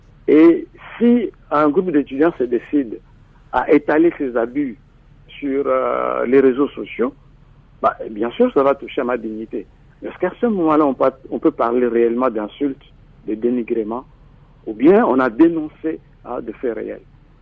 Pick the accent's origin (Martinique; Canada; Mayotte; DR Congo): DR Congo; ici chez nous en RDC